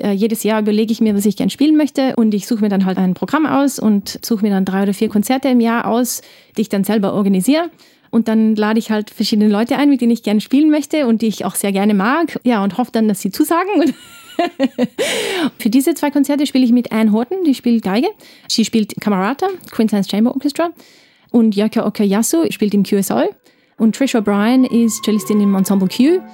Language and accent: German; Salzburg, Austria; now in Brisbane, Australia; ich bin Flötistin, ich bin aus Salzburg und ich wohne jetzt schon seit 2014 in Brisbane.